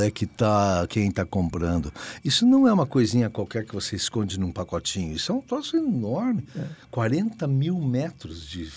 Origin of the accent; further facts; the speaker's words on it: Novo Hamburgo, Rio Grande do Sul, Brazil; also born or lived in Porto Alegre; Novo Hamburgo. Eu nasci em Porto Alegre, ali no Moinhos de Vento. Daí, porque a minha mãe era de Porto Alegre, a família era de Porto Alegre.